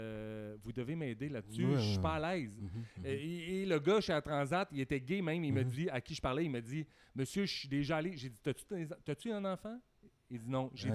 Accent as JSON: {"language": "French", "town": "Saint-Hyacinthe", "region": "Quebec", "country": "Canada", "tie": "born or raised there", "said": "J'ai grandi à Saint-Hyacinthe. C'est là que j'ai fait mon coming out."}